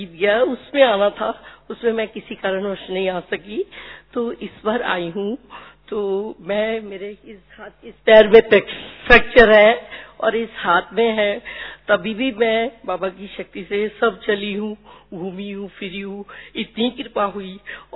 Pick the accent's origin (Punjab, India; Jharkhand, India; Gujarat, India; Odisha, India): Punjab, India; मैं पंजाब से आई हूँ